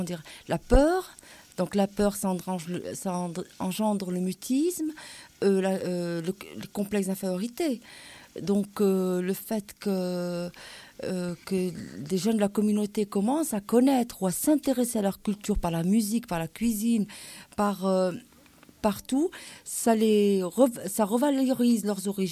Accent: Morocco; chez nous, au Maroc, peut-être parce qu'on est de tradition berbère

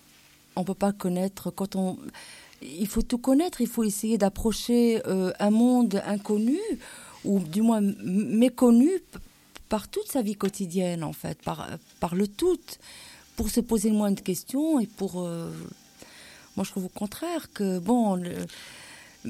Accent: Morocco; chez nous, au Maroc, peut-être parce qu'on est de tradition berbère

